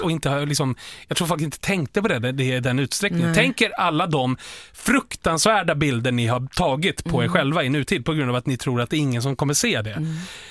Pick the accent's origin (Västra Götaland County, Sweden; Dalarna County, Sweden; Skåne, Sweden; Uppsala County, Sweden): Dalarna County, Sweden; Djura; Eftersom både du och jag är ju från Djura.